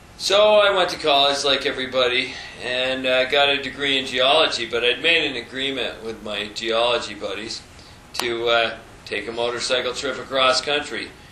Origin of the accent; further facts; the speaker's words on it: St. Albans, Vermont, United States; I grew up in a little town in northern Vermont, St. Albans, Vermont. And it was a depressed railroad town when I was a kid.